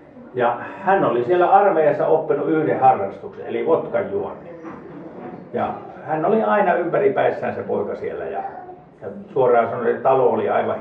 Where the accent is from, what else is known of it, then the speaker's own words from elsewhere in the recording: Imatra, South Karelia, Finland; mä oon itse Imatalta kotoisin.